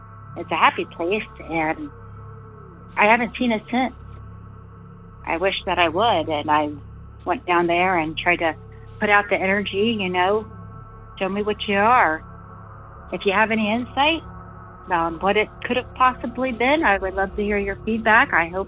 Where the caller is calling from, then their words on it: Amanda, Ohio, United States; I'm calling from Amanda, Ohio. I am out in the woods.